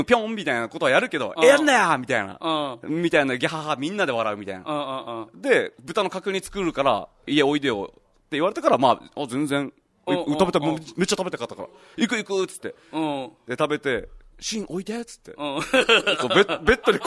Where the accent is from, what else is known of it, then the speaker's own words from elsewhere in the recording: Okinawa, Japan; 俺沖縄出身だから